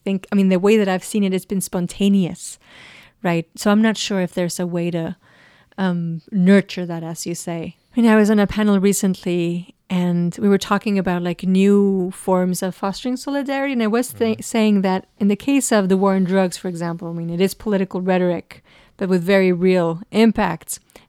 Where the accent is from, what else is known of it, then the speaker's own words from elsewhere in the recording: Monterrey, Nuevo León, Mexico; English is a second language; Well, at the height of this violence in Mexico, and at least in my hometown in Monterrey, it was the sight of a pickup truck